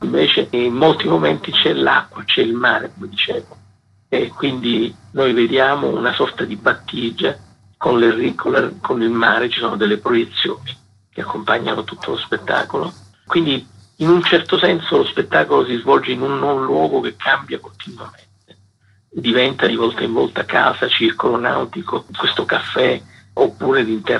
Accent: Calabria, Italy; Via del Popolo, più guarda, confesso anche la via dove ho sempre abitato, insomma nel mio paese calabro, una cittadina, una via che poi è una strada principale

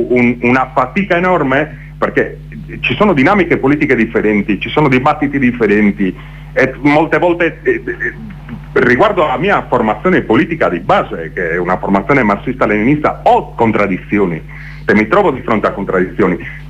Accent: Sardinia, Italy; che si vive magari in Italia o nella mia terra, la Sardegna, che sono diverse.

